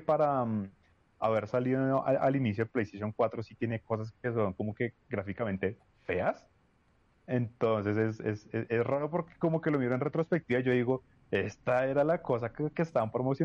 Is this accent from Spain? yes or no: no; Argentina; yo soy argentino.